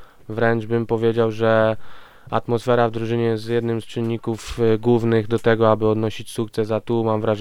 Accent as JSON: {"language": "Polish", "town": "Częstochowa", "region": "Silesian Voivodeship", "country": "Poland", "tie": "born or raised there", "said": "całe życie w Częstochowie, także miejsca pobytu nie zmieniam."}